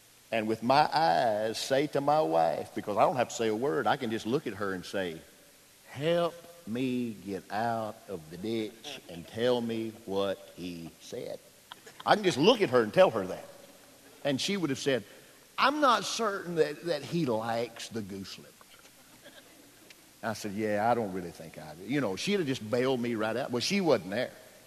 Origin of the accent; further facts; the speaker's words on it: Pisgah, Alabama, United States; So I looked up at him and I said, sir, I'm from Pisgah, Alabama. Ain't never had no foie gras.